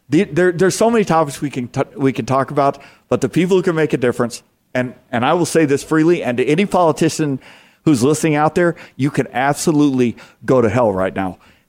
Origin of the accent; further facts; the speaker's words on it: the South, United States; I'm from the South. You know what bless your heart means? You're stupid. That's what bless your heart means in the South.